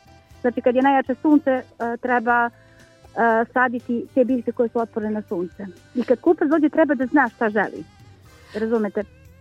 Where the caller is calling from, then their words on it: Dragocvet, Šumadija and Western Serbia, Serbia; Ja sam iz Dragocveta kod Jagodine.